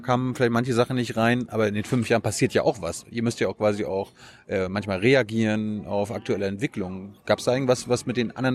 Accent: Mecklenburg-Vorpommern, Germany; ich komme aus MacPom, da waren die ein paar Jahre schneller

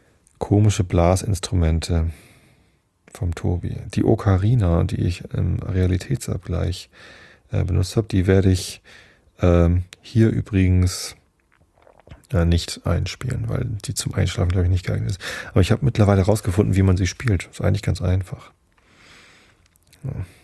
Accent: Northern Germany, Germany; ich bin ja Norddeutscher und bin auch schon oft auf Inseln gewesen in der Nordsee.

